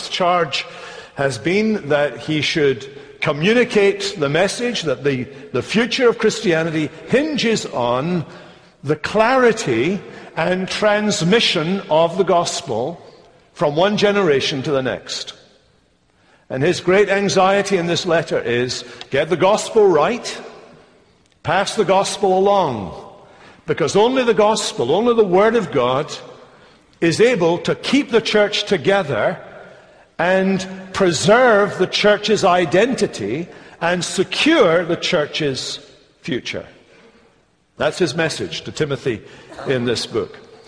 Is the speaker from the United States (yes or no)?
no; United Kingdom; After 10 days back in Britain, my accent has probably deteriorated back to what they do there, and I may need to retranslate myself as I go along.